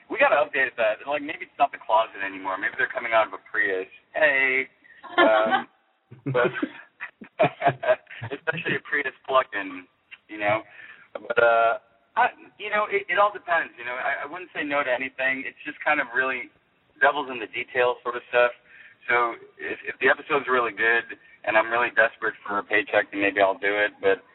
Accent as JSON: {"language": "English", "town": "Chicago", "region": "Illinois", "country": "United States", "tie": "born or raised there", "said": "No. I grew up in Chicago."}